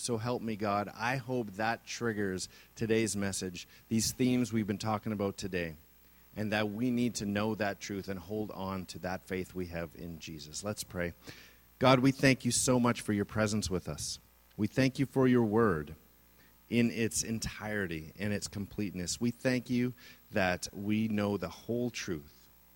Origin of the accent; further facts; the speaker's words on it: Canada; Not many of us who are born and raised in Canada have faced persecution solely for our beliefs.